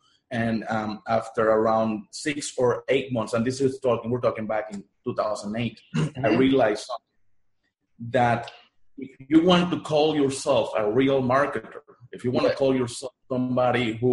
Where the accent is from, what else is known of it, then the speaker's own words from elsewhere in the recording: Puerto Rico; first language Spanish; English is a second language; moved away as an adult; I'm Puerto Rican. That's why I have an accent, because my first language is Spanish. I'm Puerto Rican. I was in Puerto Rico back in 2006.